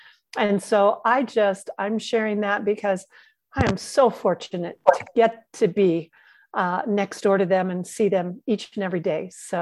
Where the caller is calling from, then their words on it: Idaho, United States; from Idaho. So I'm zooming in from Idaho, where we're in a weird state, kind of cold, kind of warm